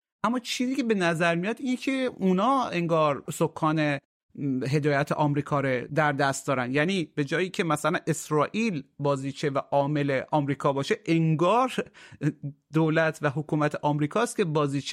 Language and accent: Persian; Iran; حتی به عنوان یک ایرانی که از منطقه میام